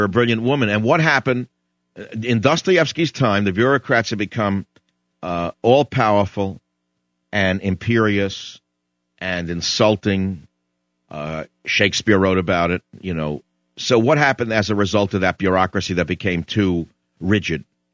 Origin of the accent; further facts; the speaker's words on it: United States; born there; I mean, I'm born in America, but I'm not a Native American in the sense of descended from people of India